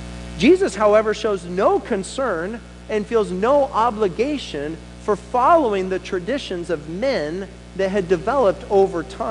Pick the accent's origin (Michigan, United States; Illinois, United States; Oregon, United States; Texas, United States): Oregon, United States; Monmouth; the tradition that I love is watching the annual parade in my hometown of Monmouth.